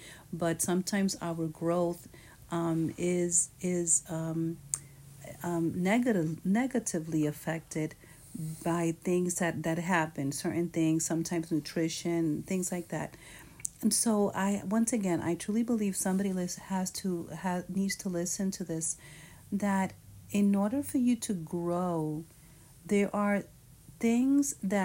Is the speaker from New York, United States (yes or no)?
yes; New York, United States; born there; I was born in New York and I lived there many, many years.